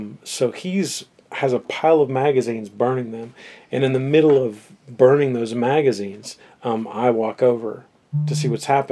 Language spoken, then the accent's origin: English; Houston, Texas, United States; born there; so I was born in Houston, Texas.